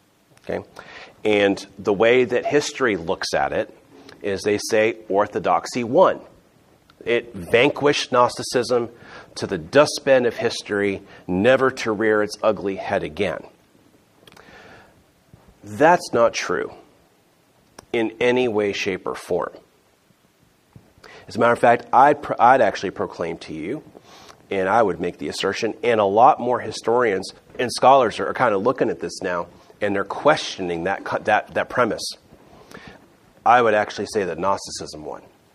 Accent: Florida, United States; I'm from Florida and we have St. Augustine, and I don't like to equivocate St. Augustine with Augustine

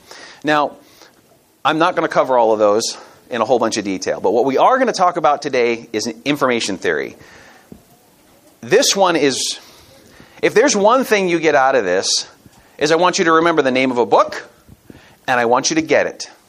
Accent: Montana, United States; I'm from Montana.

